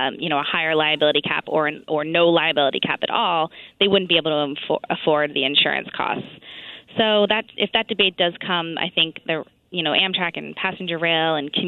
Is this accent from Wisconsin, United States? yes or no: no; Lancaster, Pennsylvania, United States; I'm born and raised in Lancaster, Pennsylvania, so lots of ties to PA.